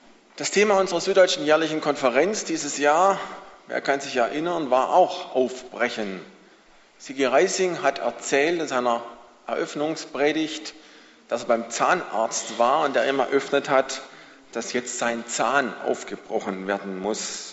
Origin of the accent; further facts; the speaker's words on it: Baden-Württemberg, Germany; so irgendwie Großraum Stuttgart als Schwabe wäre ja nicht schlecht, da irgendwie bleiben zu können.